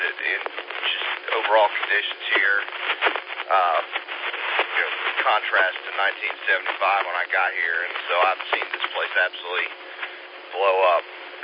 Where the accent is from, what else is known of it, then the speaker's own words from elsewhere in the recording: Greenville, South Carolina, United States; RUR, we came down here in June of 1975. I was about 2.5 years old. Went through the Greenville Middle School, graduated Eastside High School in 91